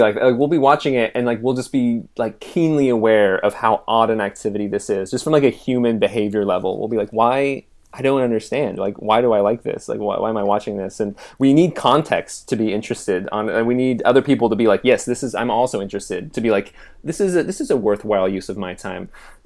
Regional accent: Renton, Washington, United States; born there; Okay, I was born in Renton, Washington, and I'm going to skip the first year of my life because I don't really recall it.

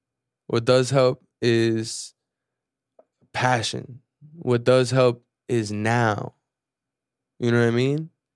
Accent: Venezuela; now in United States; when we first came to this country, I'm from Venezuela, right? When we first came to this country, she didn't know much English, right?

